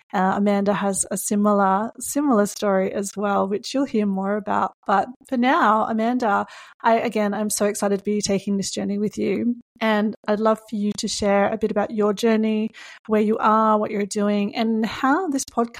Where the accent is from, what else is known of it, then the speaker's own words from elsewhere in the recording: Australia; now in Japan; I currently live in Japan. I am an Australian. You may be able to hear that from my accent.